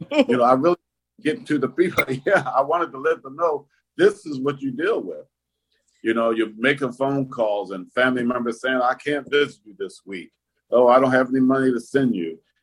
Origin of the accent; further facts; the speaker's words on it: Columbia, Maryland, United States; say I grew up in Columbia.